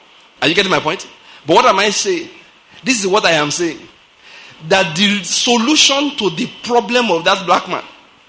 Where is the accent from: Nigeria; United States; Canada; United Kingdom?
Nigeria; you know, I'm a Nigerian. I'm a black man.